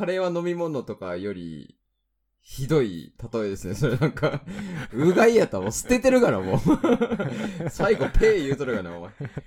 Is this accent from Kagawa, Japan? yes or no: yes; Kagawa, Japan; 私の出身は香川県なので思い出深いですけどね、瀬戸内海。